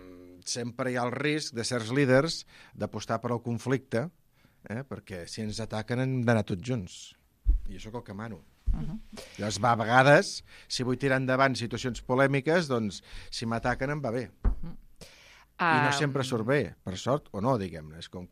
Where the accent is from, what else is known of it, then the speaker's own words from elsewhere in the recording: Sabadell, Catalonia, Spain; Que jo soc de Sabadell, saps?